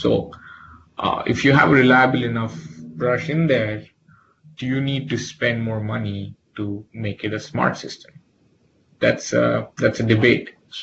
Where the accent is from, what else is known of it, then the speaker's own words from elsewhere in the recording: Doha, Qatar; also born or lived in India; now in United States; Well, I'm from India, but I did grow up in the Middle East. So I spent most of my childhood in Qatar, actually, in Doha. It's a small country.